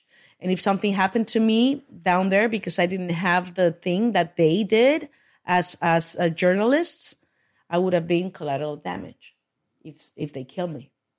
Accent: Mexico; I grew up in Mexico and I say, Miss Cholas.

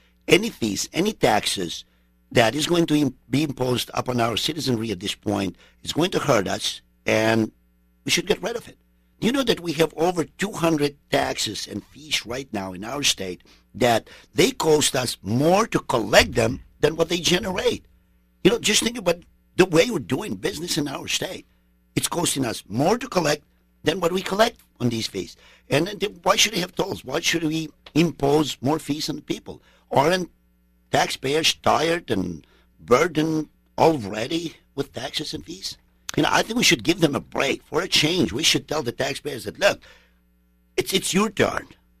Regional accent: Bronx, New York, United States; it's like me growing up in the Bronx

